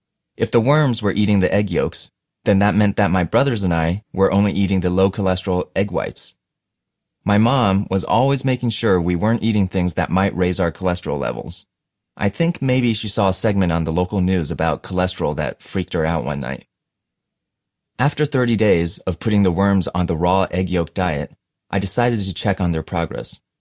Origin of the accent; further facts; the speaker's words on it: Illinois, United States; born there; Although I was born in Illinois, my only memories of that period of my life were jumping off a diving board that was 12 feet high and catching fireflies.